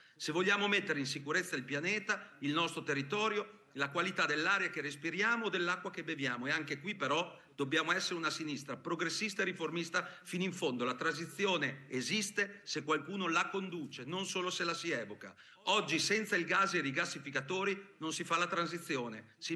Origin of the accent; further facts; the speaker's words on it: Emilia-Romagna, Italy; lo dico da Emiliano Romagnolo